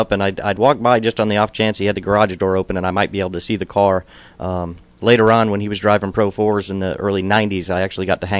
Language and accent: English; Needham, Massachusetts, United States; I was born and raised in Needham.